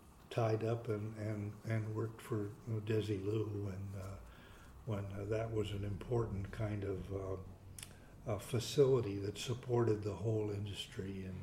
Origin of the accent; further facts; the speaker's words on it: Hollywood, California, United States; born there; I was born in Hollywood.